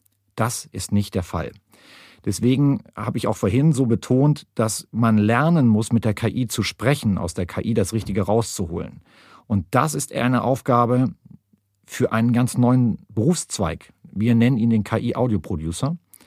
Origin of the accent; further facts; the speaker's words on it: Lower Saxony, Germany; Oder das Ostfriesisch, um ein bisschen mehr in meine Heimat zu gehen.